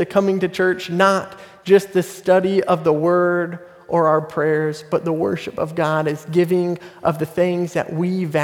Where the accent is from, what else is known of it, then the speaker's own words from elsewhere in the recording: Lawrenceville, United States; I was reminded of a youth counselor from back in my hometown in Lawrenceville.